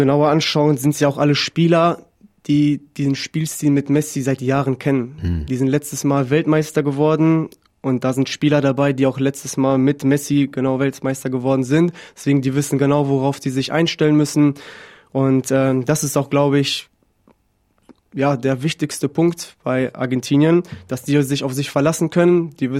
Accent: Dortmund, North Rhine-Westphalia, Germany; für mich als Dortmunder

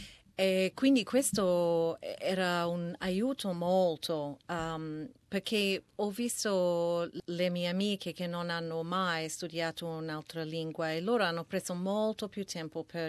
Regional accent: Melbourne, Victoria, Australia; Italian is a second language; also born or lived in Italy; Io ho vissuto in Italia per 17 anni, però sono origine da Melbourne e sono tornata da 5 anni ormai.

